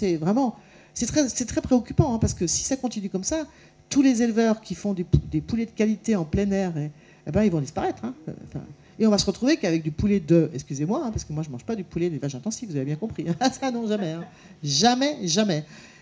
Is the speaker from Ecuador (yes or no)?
no; Nouvelle-Aquitaine, France; je suis originaire des Deux-Sèvres, et je suis né sur une ferme dans les Deux-Sèvres, donc je connais bien le monde agricole et rural